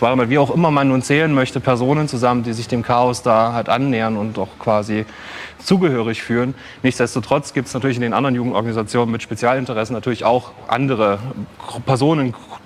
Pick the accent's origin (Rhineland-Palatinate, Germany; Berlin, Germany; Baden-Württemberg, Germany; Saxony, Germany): Saxony, Germany; Dresden; Und ich komme aus Dresden